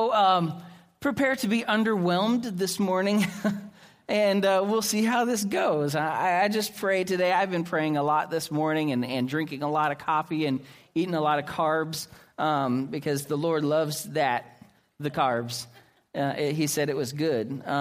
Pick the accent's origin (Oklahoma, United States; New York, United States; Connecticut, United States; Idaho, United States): Oklahoma, United States; because I'm from Oklahoma as well